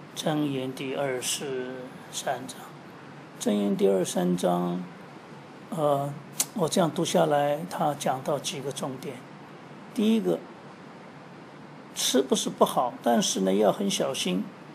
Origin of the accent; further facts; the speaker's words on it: China; 虽然我们中国人有讲说吃饭皇帝大，但是问题在哪里呢？